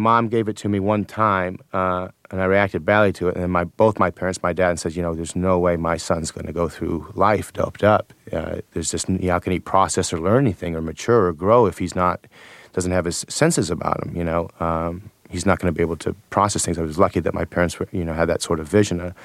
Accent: Buffalo Grove, Illinois, United States; also born or lived in Minnesota / Lake Forest; I lived in Minnesota for 1 month, and I was raised in Buffalo Grove, which is sort of a middle-class suburb in Illinois. And I lived there till I was 8, and then I moved to Lake Forest, Illinois, which is an upper-class suburb of Illinois.

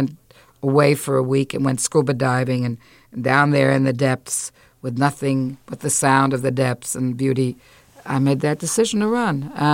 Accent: New York City, New York, United States; which were very crucial since I came from New York City

